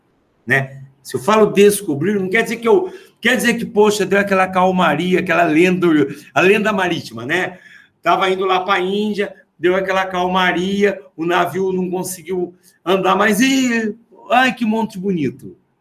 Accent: Presidente Prudente, São Paulo, Brazil; born there; Eu nasci em Presidente Prudente, interior de São Paulo.

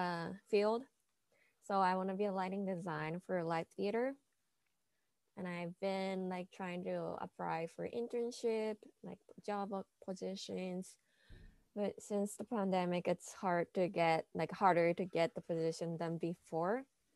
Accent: Japan; Like I'm from Japan and my mom is in Japan.

